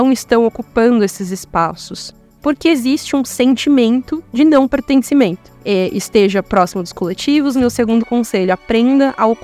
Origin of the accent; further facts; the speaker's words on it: São Paulo, Brazil; eu sou nascida e crescida em São Paulo, né?